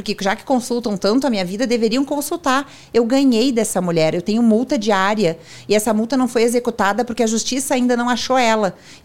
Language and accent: Portuguese; Rio Grande do Sul, Brazil; Me contento. Eu sou gaúcha.